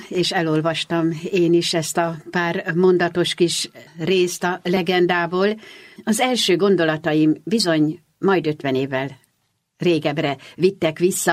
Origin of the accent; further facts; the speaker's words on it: Budapest, Hungary; Egy egyszerű óbudai családból származom, kis másfél szobás lakás és a 7 emberke, szüleim, testvéreim, özvegy nagymamám